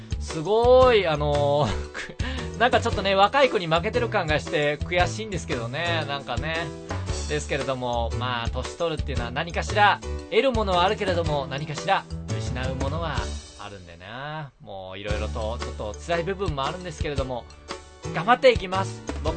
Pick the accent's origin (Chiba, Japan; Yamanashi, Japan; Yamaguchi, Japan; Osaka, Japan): Yamaguchi, Japan; 僕の地元山口ですよ。